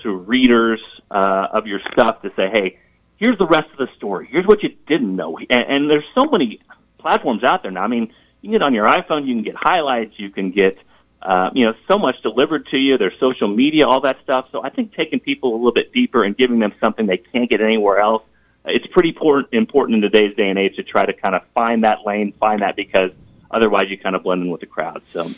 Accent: Emporia, Kansas, United States; so you're going to know that I grew up in Emporia and grew up listening to KVOE.

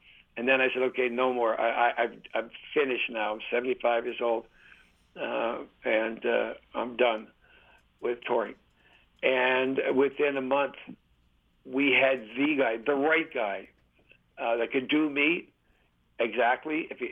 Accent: Waverley, Nova Scotia, Canada; Jim Hemman, who I grew up with here in Waverly

